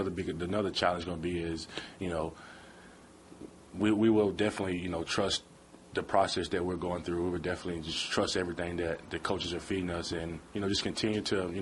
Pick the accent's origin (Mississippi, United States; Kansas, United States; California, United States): Mississippi, United States; Yazoo City; My hometown did a few special things for me. They had a hometown parade. They did. They named the longest street in Yazoo City after me, which is really special.